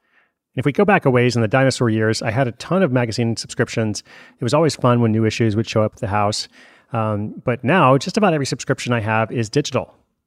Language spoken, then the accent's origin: English; Portland, Oregon, United States; from my hometown of Portland, Oregon.